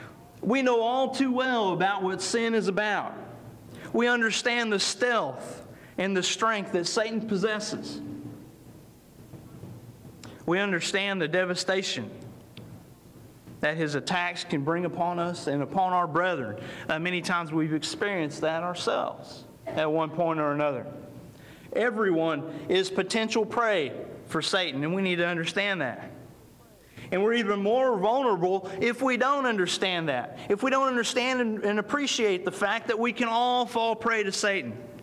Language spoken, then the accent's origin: English; Senton, Texas, United States; And I grew up in Senton, Texas, and some of you may have heard that name before.